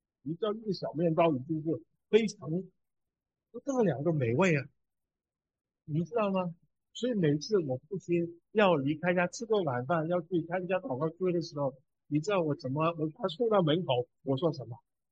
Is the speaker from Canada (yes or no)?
no; Hong Kong; born there; Chinese is a second language; 那个时候在香港，我从香港出生的，所以你听我的国语不太标准，但没关系，大概你听得懂嘛。